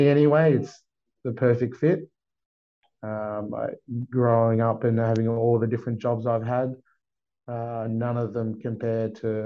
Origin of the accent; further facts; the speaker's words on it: Bunbury, Western Australia, Australia; also born or lived in Perth; mob of the Noongar people down in the southwest of WA. Originally, I was born and raised in Perth, but grew up most of my life in Bunbury, in WA there.